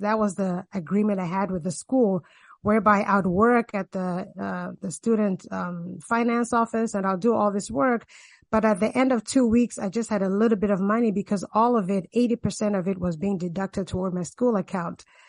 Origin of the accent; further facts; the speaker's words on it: Zambia; I went to both primary and secondary school in Zambia, and then I actually did 1 year at the university there.